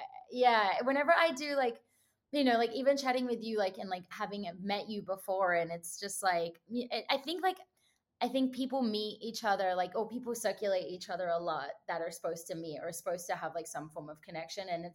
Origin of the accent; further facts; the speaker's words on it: Australia; now in Los Angeles, United States; I'm Australian. I started music probably like 10 years ago, and I moved to LA probably 6 years ago.